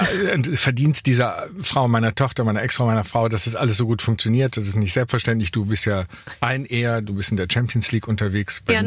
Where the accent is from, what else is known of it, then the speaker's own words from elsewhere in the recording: Cologne, North Rhine-Westphalia, Germany; Ich komme ja aus Köln